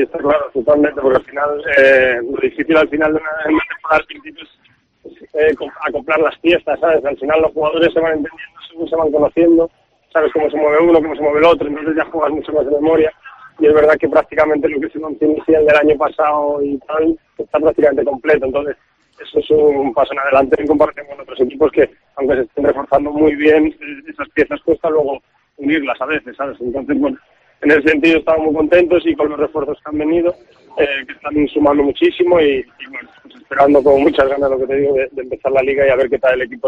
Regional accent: Madrid, Community of Madrid, Spain; yo soy de Madrid

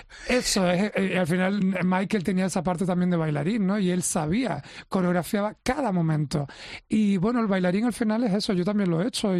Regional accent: Canary Islands, Spain

